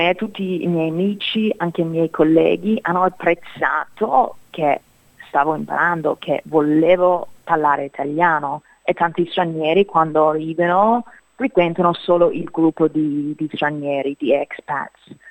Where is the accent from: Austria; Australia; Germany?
Australia; accent: Australian; Italian is a second language; E adesso non è ancora perfetto. Il mio accento è molto australiano o tropicale, come scherzano molti miei amici